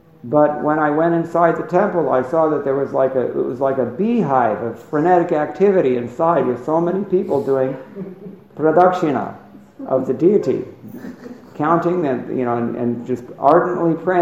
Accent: United States; just because I'm from America.

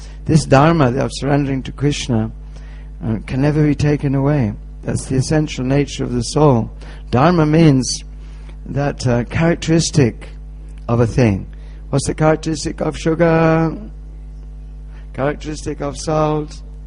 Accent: United Kingdom; this is me. I'm British.

